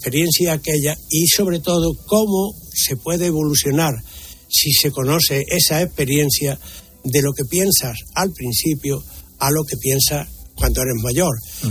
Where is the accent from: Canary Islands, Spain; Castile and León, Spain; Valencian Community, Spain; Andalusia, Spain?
Andalusia, Spain; Estepa; Yo soy de la Andalucía profunda, por eso te digo que soy de Estepa, que es donde yo viví cuando era niño.